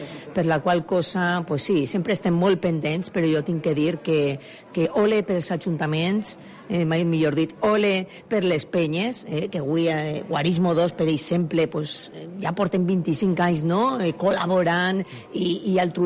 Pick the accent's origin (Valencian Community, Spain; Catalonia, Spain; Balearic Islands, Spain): Valencian Community, Spain; Onda; Es nota que soc més d'Onda.